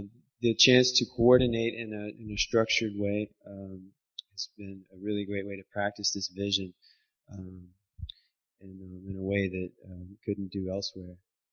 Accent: Charlotte, North Carolina, United States; I'm from Charlotte, North Carolina.

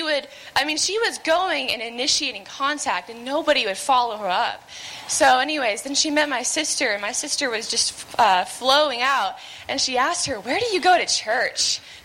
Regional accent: Conway, Arkansas, United States; from Conway, Arkansas.

